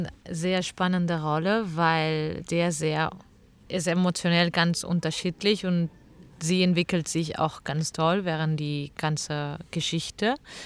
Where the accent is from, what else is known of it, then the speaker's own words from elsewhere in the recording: Catalonia, Spain; German is a second language; ich komme aus Katalonien und ich freue mich, hier dabei zu sein.